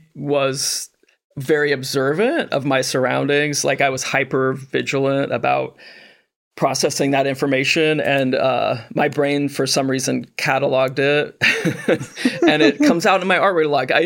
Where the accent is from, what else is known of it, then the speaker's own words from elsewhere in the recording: Monticello, Illinois, United States; I was born in Central Illinois. I was born in Monticello, Illinois.